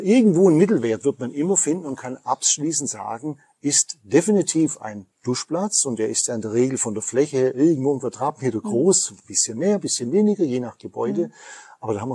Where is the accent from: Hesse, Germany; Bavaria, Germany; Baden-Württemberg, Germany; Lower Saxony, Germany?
Baden-Württemberg, Germany; zumindest bei uns im Schwabenland